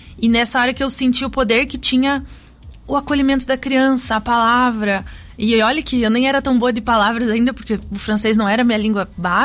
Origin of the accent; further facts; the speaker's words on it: Brazil; eu sou do Brasil. Fui morar numa cidade bem pequenininha, tinha 10 mil habitantes, assim.